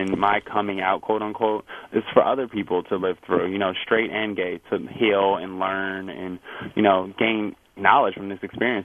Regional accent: Delaware, United States; because I am from Delaware, and it's pretty small.

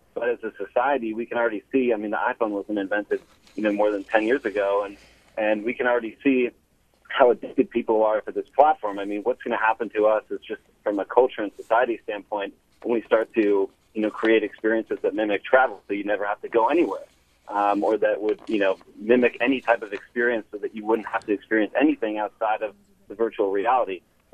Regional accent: San Francisco, California, United States; I'm from San Francisco.

